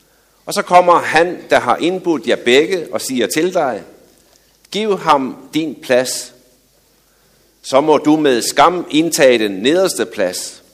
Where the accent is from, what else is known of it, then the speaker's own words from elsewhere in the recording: Zealand, Denmark; Men som I ved, så kommer jeg jo fra Falster. Og dernede, der høster man sukkerroer.